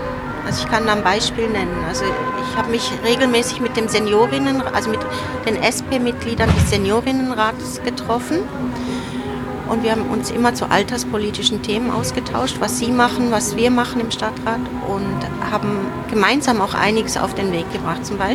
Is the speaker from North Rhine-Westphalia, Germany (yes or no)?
yes; North Rhine-Westphalia, Germany; Ich komme aus Ruhrgebiet und da ist man links und Sozialdemokrat.